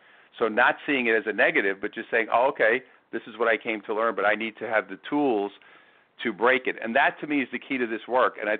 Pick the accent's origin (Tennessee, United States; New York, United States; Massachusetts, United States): New York, United States; Because, you know, when you go into the world of selling, and especially being a New Yorker, you know, it was hardcore.